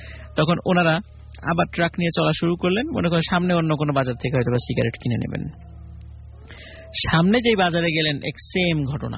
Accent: Rajbari, Dhaka Division, Bangladesh; আমার বাসা তো রাজবাড়ি, আমি রাজবাড়ি থেকে আসছিলাম

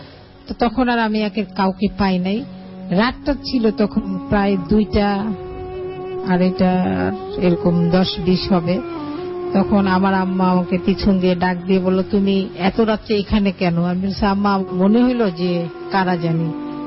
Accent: Khulna, Khulna Division, Bangladesh; যেহেতু আমি খুলনায় বড় হয়েছি মফস্বল শহরে গ্রামে

